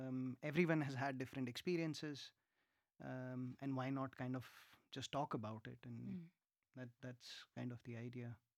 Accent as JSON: {"language": "English", "country": "India", "moved": "as an adult", "lives_now": "Basel, Switzerland", "said": "I'm originally from India, and I've been in Basel now for about 5 years."}